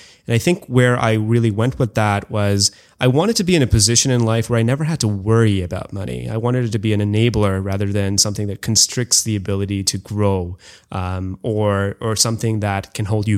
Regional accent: India; also born or lived in Canada / Calcutta / Delhi / Bombay; So most of my life, I grew up in India, mm-hmm. and I spent about ages 1 through 4 in Canada. I went back to India and kind of did sort of the baseball diamond of India in terms of growing up in Calcutta, Delhi, Bombay, and Bangalore.

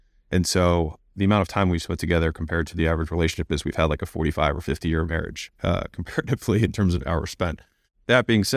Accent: United States; born there; I was born in America. I was born as a male. I was born to a doctor.

